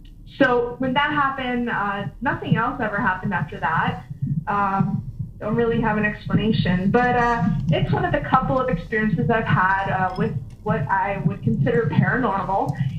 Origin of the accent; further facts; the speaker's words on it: Dallas, Texas, United States; I'm from Dallas, Texas.